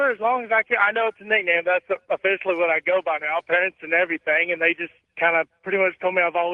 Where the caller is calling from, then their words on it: Chattanooga, Tennessee, United States; Chattanooga, Tennessee.